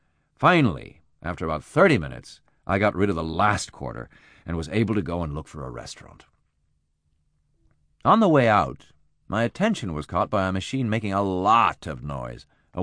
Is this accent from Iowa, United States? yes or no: yes; Iowa, United States; I had never done this before. I'm from Iowa.